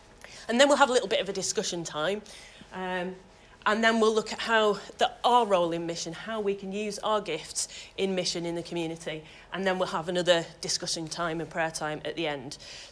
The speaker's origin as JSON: {"language": "English", "town": "Manchester", "region": "North West England", "country": "United Kingdom", "lives_now": "Newcastle upon Tyne, United Kingdom", "said": "I live in Newcastle upon Tyne, so I've travelled quite a way yesterday. I'm originally from Manchester, so I'm not quite a naturalised Geordie, but I do my best."}